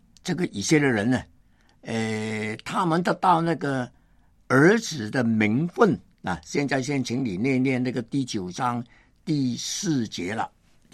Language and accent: Chinese; Hong Kong; 我本来是香港人